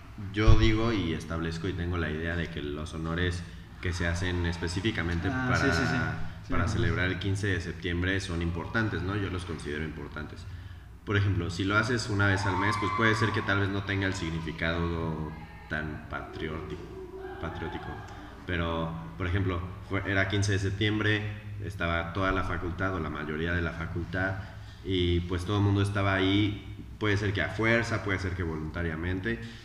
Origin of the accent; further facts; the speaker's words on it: Mexico; se acuerdan que todos somos mexicanos o la mayoría que estamos en México